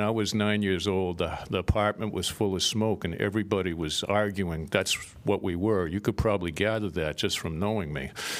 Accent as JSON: {"language": "English", "town": "Boston", "region": "Massachusetts", "country": "United States", "tie": "born or raised there", "said": "I grew up in Boston, working class."}